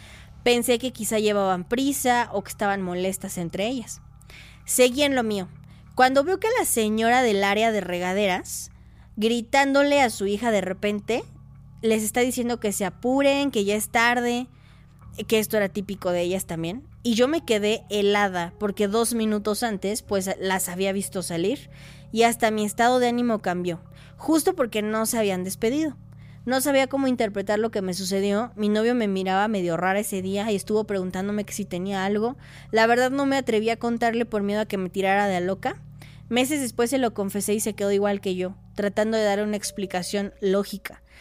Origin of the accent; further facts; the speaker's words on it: Puebla, Mexico; soy del estado de Puebla. Esta historia pasó hace aproximadamente 9 años. Yo vivía en un pueblo